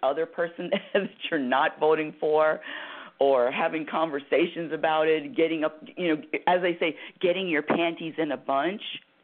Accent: United States; I say our country because I'm an American. Well, I live in America, born and raised.

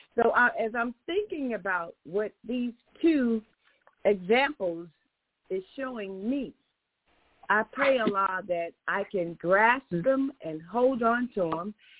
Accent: St. Louis, Missouri, United States; Thank you, Mark, for inviting me. I'm from St. Louis, Missouri, El Mukminun Islamic Center.

